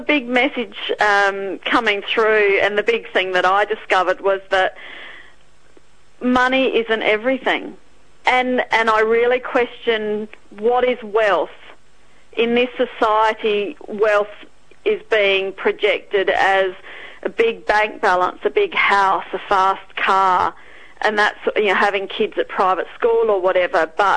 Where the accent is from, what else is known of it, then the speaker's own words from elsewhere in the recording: Australia; but I'm Australian. I want to be published here